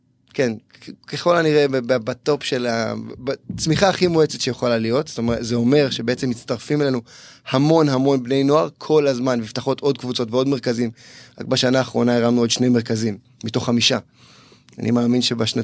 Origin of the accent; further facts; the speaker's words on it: Rishon LeZion, Central District, Israel; הייתי ככה ילד ים, הייתי הרבה בים, גדלתי במקור מראשון, משפחה מהממת.